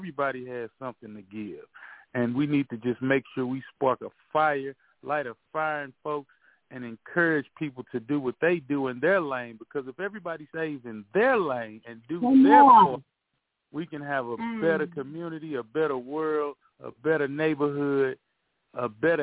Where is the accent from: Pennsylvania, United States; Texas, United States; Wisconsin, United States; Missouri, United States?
Missouri, United States; St. Louis; She moved us out. We grew up in North St. Louis City, and she